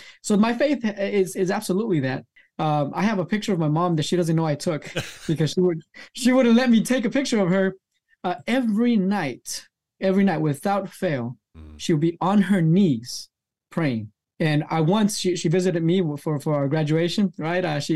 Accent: Nicaragua; Family, because growing up in Nicaragua, because again, I spent a few years out there, I went to school there, we lived with my grandparents.

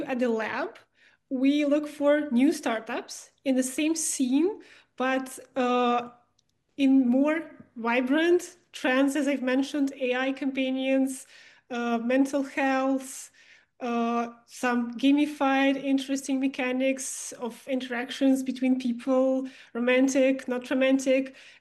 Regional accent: Russia; moved away as an adult; I'm born and raised in Russia.

